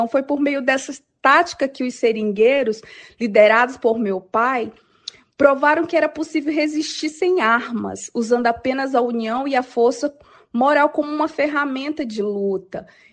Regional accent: Acre, Brazil; em especial os ouvintes do Acre, minha terra, meu lar e palco de toda a história que permeia a minha vida e a minha caminhada.

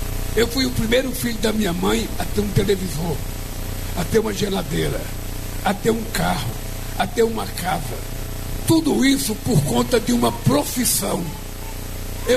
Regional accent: Pernambuco, Brazil; born there; eu nasci num lugar muito pobre em Pernambuco. E lá a maioria das crianças morriam antes de completar 5 anos de idade, de fome.

